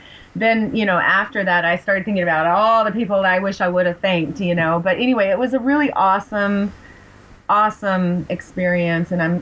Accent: Las Vegas, Nevada, United States; moved away; though I am from Las Vegas and I spent a lot of time there, I've been gone for a few years.

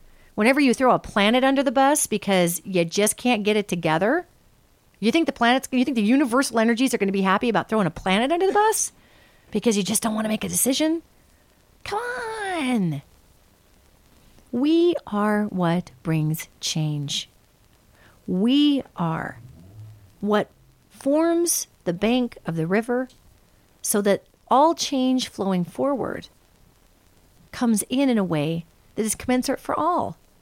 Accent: Northern United States, United States; Now, I'm a Northerner, so I'm going to speak from a Northerner's perspective

